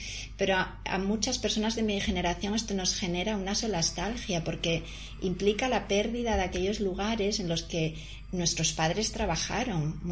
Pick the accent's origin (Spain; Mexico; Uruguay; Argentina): Spain; Avilés, Asturias; aquí en Avilés, en mi generación, yo crecí en Avilés, en el Avilés industrial, donde estaban Sidesa, la gran siderurgia, empresa siderúrgica que tanto contaminó. Yo crecí en un Avilés muy oscuro, muy contaminado.